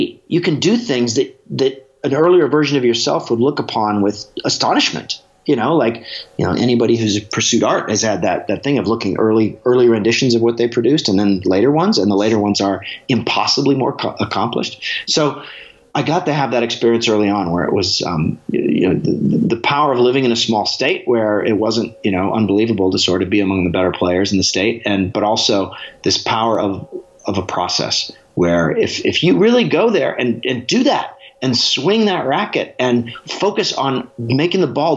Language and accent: English; Alaska, United States; I played racquetball at everything has the asterisks growing up in Alaska.